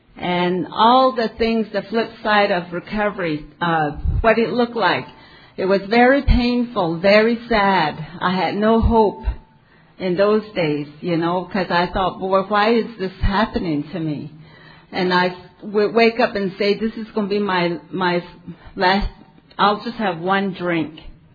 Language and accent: English; Arizona, United States; I'm from the Diné. I'm a Diné. My father is part Hopi. My mom is part Zuni. And I'm registered with the Navajo tribe in Arizona. And we're a large tribe.